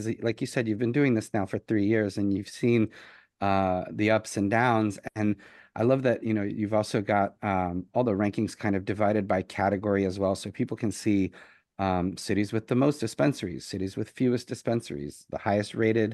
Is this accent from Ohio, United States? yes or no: no; Boston, Massachusetts, United States; And as a Bostonian, very happy to see that them ranked in the top 15 as well, having grown up there and kind of gotten interested in cannabis in that region.